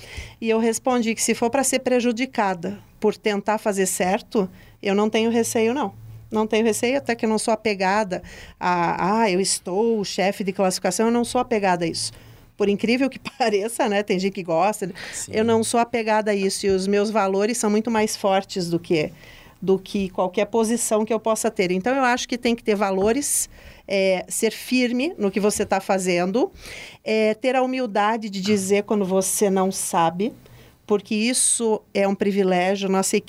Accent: Brazil; Mas eu tenho muito orgulho de, como brasileira, estar nessa posição

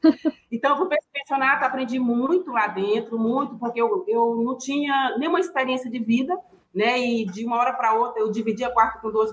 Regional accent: Caxias, Maranhão, Brazil; moved away as an adult; now in São Luís, Brazil; Eu nasci em Caxias, né, como eu falei, quando eu completei meus 18 anos, eu decidi sair de Caxias e tentar alguma coisa na capital do estado, que é em São Luís, né? Isso foi mais ou menos em 99, né?

